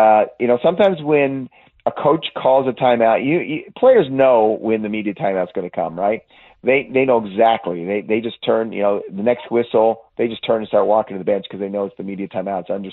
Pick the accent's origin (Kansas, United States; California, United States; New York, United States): California, United States; And when I grew up in the Bay Area, and I didn't even know about Marin City.